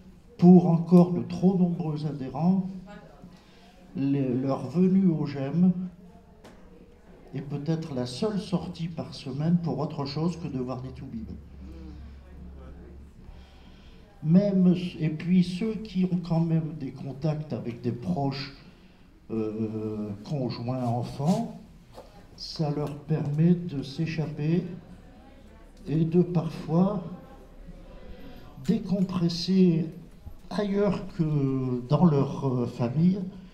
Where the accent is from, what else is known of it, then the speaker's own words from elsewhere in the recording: Bourgoin-Jallieu, Auvergne-Rhône-Alpes, France; de Bourgoin-Jallieu, pour ceux qui ne savent pas encore.